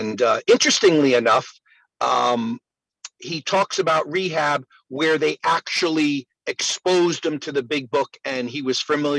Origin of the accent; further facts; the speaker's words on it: Canada; I'm a redheaded Indian." I grew up on a reservation in Canada. As a young fellow, I was a proud Mi'kmaq Indian.